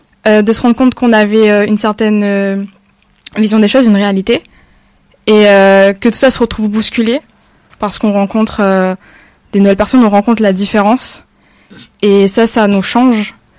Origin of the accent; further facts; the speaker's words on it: Réunion; nous, en tant que Réunionnais, la réalité qu'on a de l'île